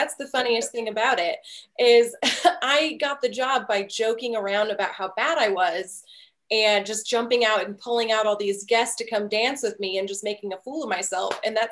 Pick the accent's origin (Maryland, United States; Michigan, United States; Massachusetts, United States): Michigan, United States; I'm from Michigan originally, and we always say in the Midwest, we don't fly anywhere.